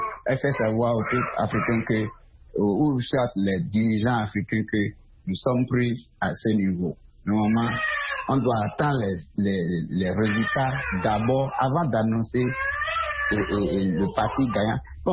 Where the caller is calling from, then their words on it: Benin; C'est tout ce que moi, j'aimerais dire aux peuples béninois, aux peuples africains, ça.